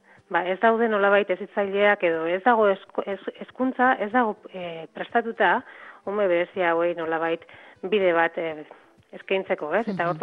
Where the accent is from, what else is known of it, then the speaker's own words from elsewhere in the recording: San Sebastián, Basque Country, Spain; Ni donostiarra naiz